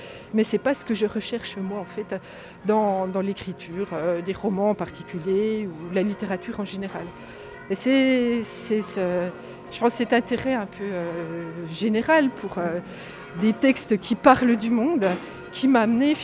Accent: Villers-le-Lac, Bourgogne-Franche-Comté, France; Je viens de Villers-le-Lac, j'habite à la frontière suisse, dans le Doubs.

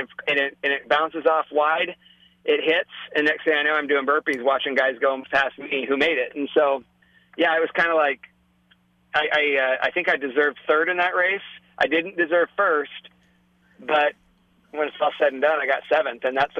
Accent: Alaska, United States; I'm from Alaska, we do have a lot of bears, we have bears that come into our backyard

